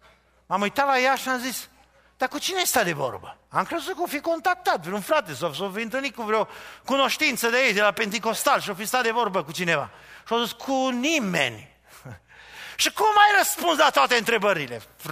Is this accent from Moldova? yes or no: no; Arad County, Romania; Știți cum a fost satul meu natal, județul Arad?